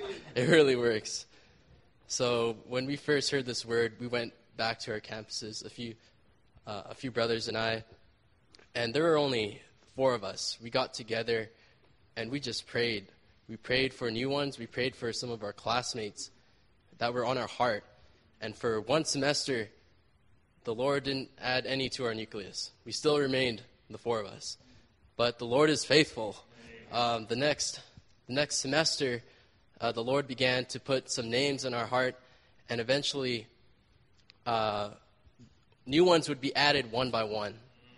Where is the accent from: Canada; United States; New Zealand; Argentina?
Canada; Vancouver, British Columbia; I'm actually from Vancouver.